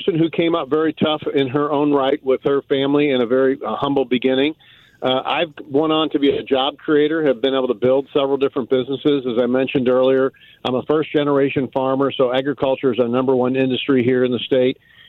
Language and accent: English; St. Louis, Missouri, United States; I'm from North City, St. Louis, Walnut Park and Baden area.